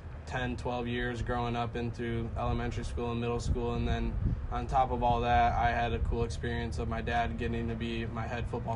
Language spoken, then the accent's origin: English; Michigan, United States; My dad was the football coach at Saugatuck.